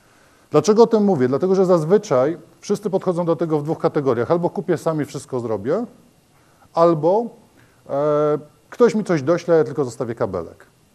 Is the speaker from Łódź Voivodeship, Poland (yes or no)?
yes; Łódź, Łódź Voivodeship, Poland; ja jestem z Łodzi